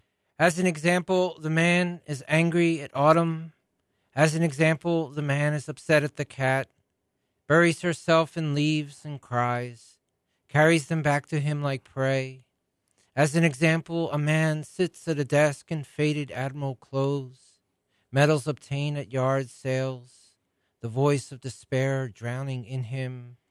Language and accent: English; Philadelphia, Pennsylvania, United States; born there; also born or lived in Vermont; Sure. And actually, I was born in Philadelphia, but spent a good part of my life in New England, in Vermont. And then over 12 years ago, I returned to Philadelphia.